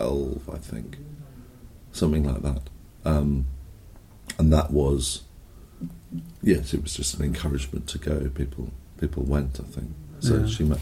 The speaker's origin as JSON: {"language": "English", "region": "England", "country": "United Kingdom", "tie": "born there", "said": "I was born in England, and all my sisters were born in Africa."}